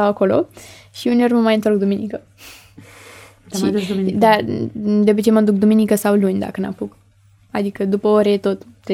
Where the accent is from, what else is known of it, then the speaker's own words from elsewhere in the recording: Bucharest, Romania; Păi eu eram din București